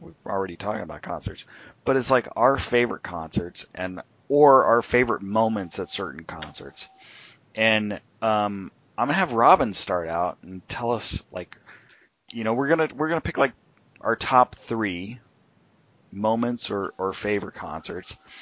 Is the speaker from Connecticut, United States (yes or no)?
no; Huntington Beach, California, United States; I grew up in Huntington Beach